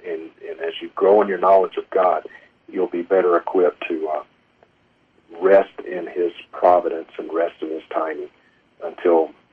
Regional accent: Mississippi, United States; I mean, long story short, I'm from Mississippi. My wife is from Montana. We met in California

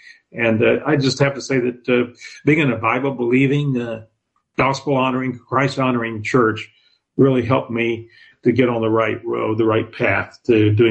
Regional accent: Mississippi, United States; Well, I grew up in South Mississippi in the close to the Gulf Coast down there, and the church was the center of the community, Agricultural Baptist.

